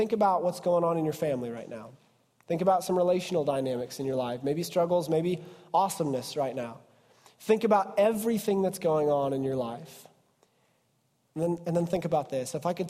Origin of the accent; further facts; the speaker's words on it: Ohio, United States; I grew up on Panther Creek. It's in western Ohio